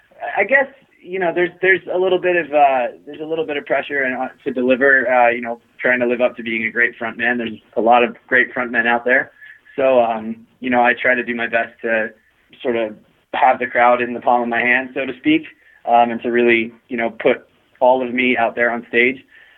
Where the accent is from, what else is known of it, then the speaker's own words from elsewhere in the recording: Baltimore, Maryland, United States; originally we're from Baltimore, which is a pretty small city in relation to a lot of, you know, the bigger cities in the States.